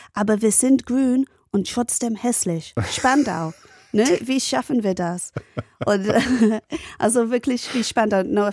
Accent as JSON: {"language": "German", "town": "Ilford", "region": "London", "country": "United Kingdom", "tie": "born or raised there", "also_born_or_lived": "Barking", "said": "Ich bin nicht nur East London, sondern Nordost-East London, fast Essex. Aha. Also ich bin in Barking geboren und in Ilford groß geworden."}